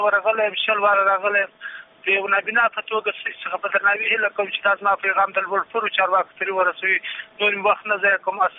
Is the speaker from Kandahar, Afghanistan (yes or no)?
yes; Kandahar, Afghanistan; زه د کندهار ولایت څخه یو تن